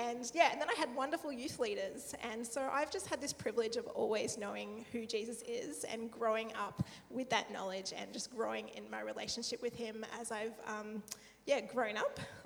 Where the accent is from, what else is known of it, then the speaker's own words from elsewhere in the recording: Bowral, New South Wales, Australia; I grew up in the Southern Highlands down near Bowral, so that's where my hometown, I guess.